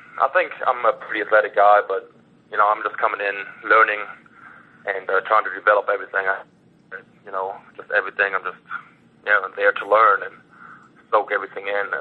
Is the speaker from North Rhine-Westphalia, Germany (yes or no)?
yes; Düsseldorf, North Rhine-Westphalia, Germany; when I was about 14 years old, I started playing football in my hometown, Düsseldorf.